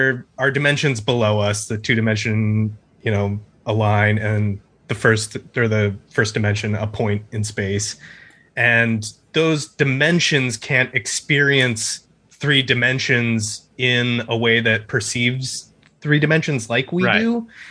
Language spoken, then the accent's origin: English; Seattle, Washington, United States; Like around Seattle, Washington area.